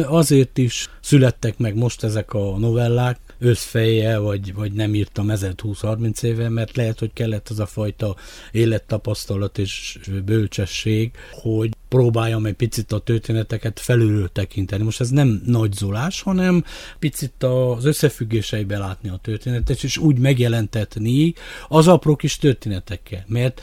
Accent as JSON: {"language": "Hungarian", "country": "Romania", "said": "Na most eljutottunk oda, hogy 90 után azért, mert románi magyar vagyok, egymást kergettük a főtéren."}